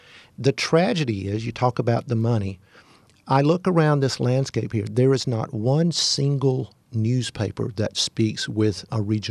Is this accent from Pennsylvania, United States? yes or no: no; Alabama, United States; although I'm from Alabama and a deep Southerner